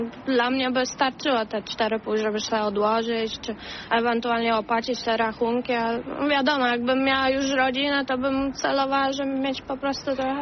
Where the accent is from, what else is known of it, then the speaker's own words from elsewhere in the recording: Greater Poland Voivodeship, Poland; Ja jestem poza Gnieźnem akurat, nie jestem z Gniezna, ale w moich okolicach trochę ciężko mi znaleźć było tą robotę.